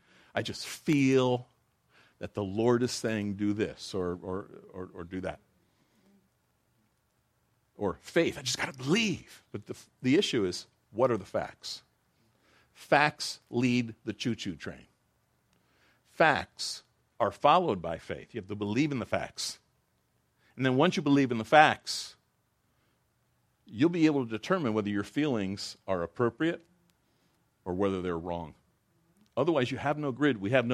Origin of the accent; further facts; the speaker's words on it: United States; So, I'm an American, I do what I want to do, and that kind of thing.